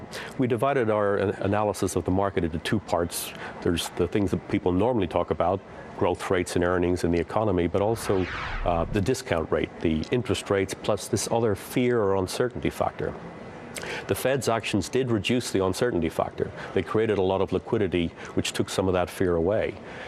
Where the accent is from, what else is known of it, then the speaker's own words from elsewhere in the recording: Ireland; I'm Irish.